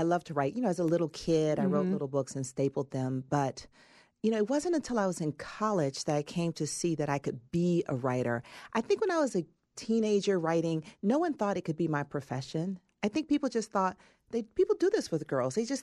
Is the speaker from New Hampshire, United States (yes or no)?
no; Atlanta, Georgia, United States; I felt like as a native Atlantan, I was a witness to the child murders because two of the murdered children were students at my school.